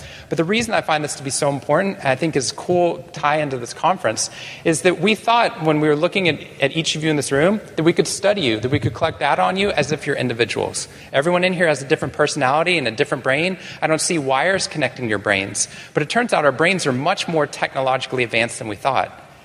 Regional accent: Waco, Texas, United States; I grew up in Texas. I grew up actually just north of here. I grew up in Waco, Texas, which I know some people have heard about, but for the wrong reasons. But I loved Waco.

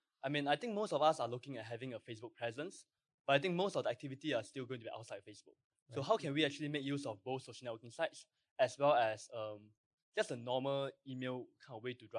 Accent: Singapore; English is a second language; Sorry, I'm Asian, so I no problem. I'm Singaporean pilot.

